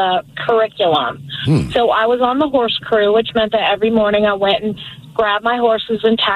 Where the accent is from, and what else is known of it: Woodland Hills, California, United States; born or raised there